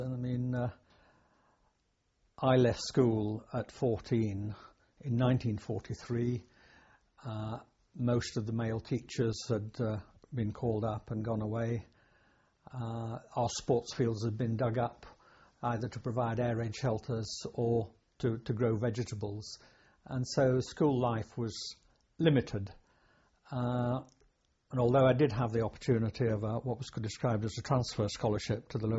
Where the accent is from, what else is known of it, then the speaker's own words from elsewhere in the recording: Buxton, East Midlands, United Kingdom; also born or lived in Mansfield; In fact, before I was five, we moved back to my mother's hometown in Derbyshire, a place called Buxton.